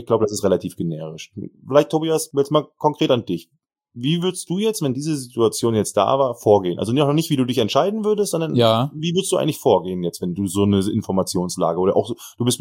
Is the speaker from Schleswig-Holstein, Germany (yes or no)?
yes; Schleswig-Holstein, Germany; ich Kiel, Hamburg, ich komme ja sogar aus der Ecke.